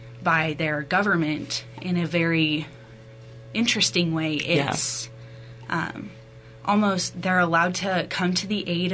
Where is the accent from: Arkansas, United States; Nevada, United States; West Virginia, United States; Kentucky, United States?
Nevada, United States; Las Vegas; moved away as an adult; now in Pocatello, United States; I grew up in Las Vegas, Nevada.